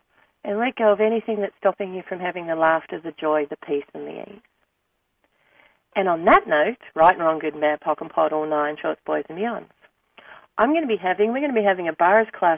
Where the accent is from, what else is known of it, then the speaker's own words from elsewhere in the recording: Australia; accent: Australian; It was a joke because my Australian accent was much broader when we were first here and when I was first here.